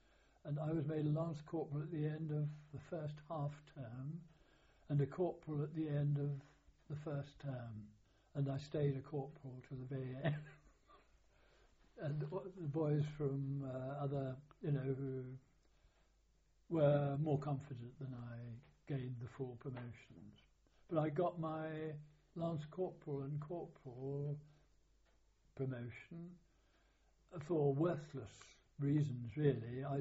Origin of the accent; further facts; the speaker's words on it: East of England, United Kingdom; born there; I was born in Suffolk